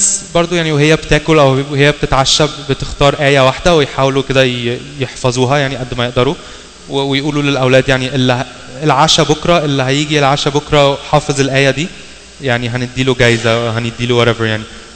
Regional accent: Washington, United States; ايوه احنا من واشنطن. لكن يعني اهم حاجه نفتكر ان احنا كلنا من امريكا

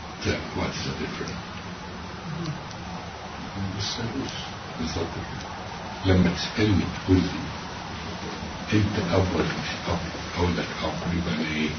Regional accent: Egypt; moved away; فعارفين ان انا من مصر

